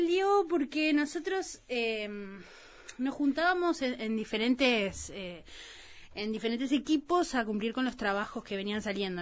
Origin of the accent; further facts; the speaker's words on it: Rocha, Uruguay; Exacto, de distintos lugares, yo soy de Rocha, yo qué sé, hay como de muchos lados. Vinimos acá